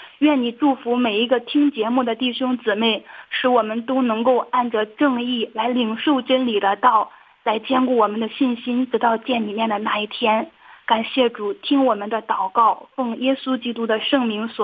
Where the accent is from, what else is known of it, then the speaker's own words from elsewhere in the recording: Henan, China; 我是河南的